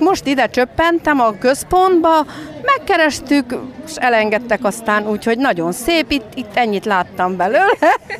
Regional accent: Sic, Cluj County, Romania; Erdélyből jöttem, Székről. Kolozsvárhoz közel van ez a falu, tiszta magyar.

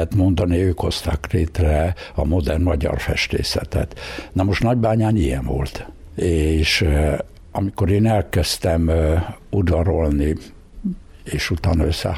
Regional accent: Satu Mare, Satu Mare County, Romania; ő nagybányai, én szatmári vagyok, és Marosvásárhelyen végeztük az egyetemet.

